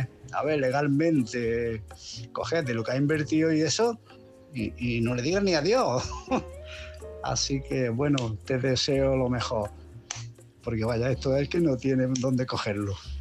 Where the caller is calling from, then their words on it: Málaga, Andalusia, Spain; de Málaga.